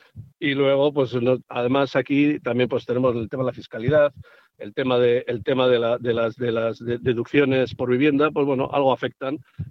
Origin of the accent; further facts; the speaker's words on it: Bilbao, Basque Country, Spain; Yo también soy bilbaíno.